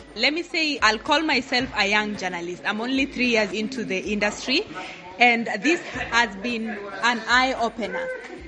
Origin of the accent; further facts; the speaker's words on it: Kenya; I'm getting out of here as a greater journalist than when I came from Kenya.